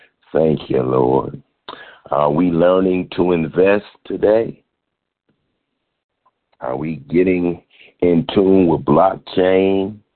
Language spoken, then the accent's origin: English; Richmond Heights, Ohio, United States; I'm coming from Richmond Heights, Ohio.